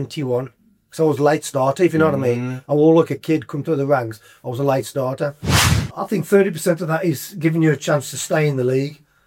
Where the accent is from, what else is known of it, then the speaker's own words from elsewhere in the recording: Tipton, West Midlands, United Kingdom; Now I'm from Tipton, born and bred, black country, and that's your full stop. Mm. Not a Brummie. No, Brummie.